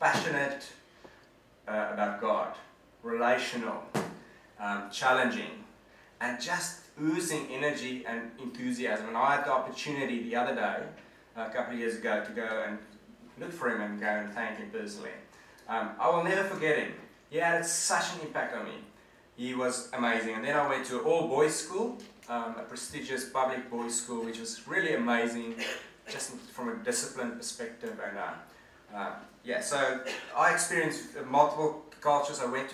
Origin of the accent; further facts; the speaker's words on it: Namibia; accent: Dutch and German; also born or lived in South Africa; now in Australia; I grew up in Namibia, and a place called the Karoo in South Africa, which is like the outback, and so it's a very arid, dry land with hardy people that needs to survive.